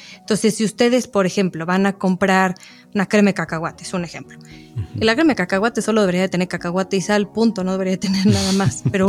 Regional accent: Mexico; ¿A quién no le encanta como buen mexicano desayunar unos chilaquiles?

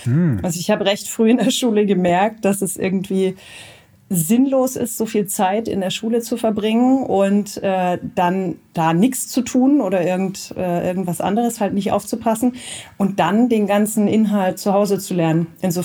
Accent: Sindelfingen, Baden-Württemberg, Germany; now in Karlsruhe, Germany; ich komme ursprünglich aus Sindelfingen und bin 91 nach Karlsruhe gezogen. Also Abi habe ich dann 97 gemacht in Karlsruhe, genau.

